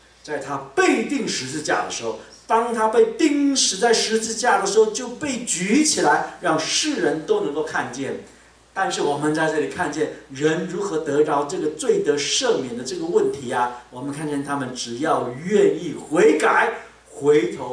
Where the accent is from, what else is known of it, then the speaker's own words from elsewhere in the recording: Taiwan; 我们台湾人很喜欢吃蛇胆的哈